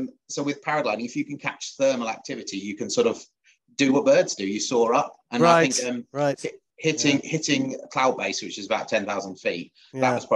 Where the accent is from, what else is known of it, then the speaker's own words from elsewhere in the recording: London, United Kingdom; born there; I was born in London, and sort of my sort of primary school were in the 80s.